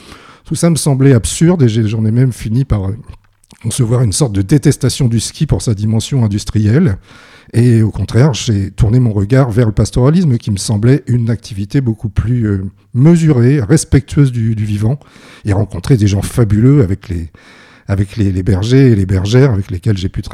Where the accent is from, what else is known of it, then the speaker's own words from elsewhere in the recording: Normandy, France; also born or lived in Hautes-Alpes; Moi, j'arrive de Normandie, mais j'ai fait l'essentiel de mon travail dans les Alpes, même dans les Hautes-Alpes, en les sillonnant du sud vers le nord, en suivant les transhumances. Donc, je suis un Normand nomade